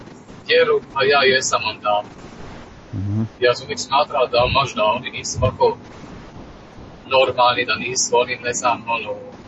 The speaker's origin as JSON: {"language": "Croatian", "region": "St. Gallen", "country": "Switzerland", "tie": "born or raised there", "said": "Ja sam rođen i odrastao u San Galenu, u Švicarskoj. A moji roditelji su 86. odnosno 88. došli u Švicarsku. Ono, tata je došao sa bratom, a mama je to s tatom kasnije."}